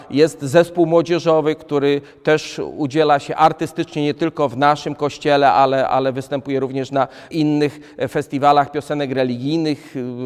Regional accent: Ostrów Wielkopolski, Greater Poland Voivodeship, Poland; Pochodzę z Ostrowa Wielkopolskiego

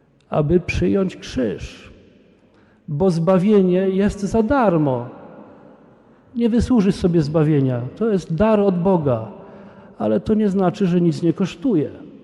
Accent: Kalisz, Greater Poland Voivodeship, Poland; My jesteśmy z Kalisza

